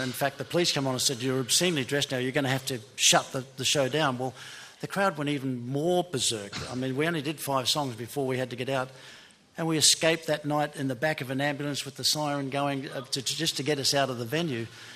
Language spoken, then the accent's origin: English; Brisbane, Queensland, Australia; the most vivid of all lessons that I learnt was one night in Brisbane, my hometown, and we'd been brought home to headline Festival Hall.